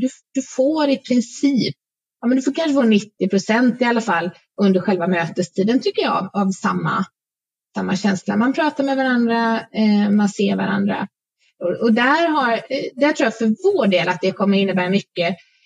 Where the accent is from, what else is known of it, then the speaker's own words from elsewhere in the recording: Gothenburg, Västra Götaland County, Sweden; särskilt som göteborgare